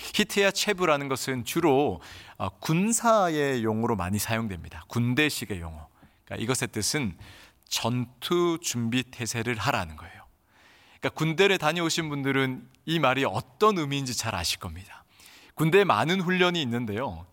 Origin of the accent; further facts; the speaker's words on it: Busan, South Korea; 저는 고향이 부산이라 또 부산하면 해운대 바다가 유명하지 않습니까?